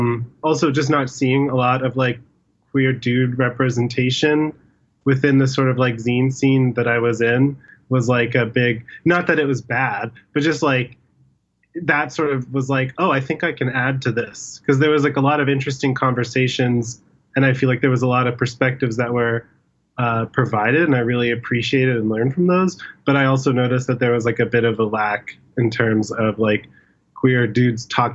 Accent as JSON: {"language": "English", "town": "Toronto", "region": "Ontario", "country": "Canada", "lives_now": "Ottawa, Canada", "said": "I am from Toronto, but I now live in Ottawa. I've lived there for 2 years."}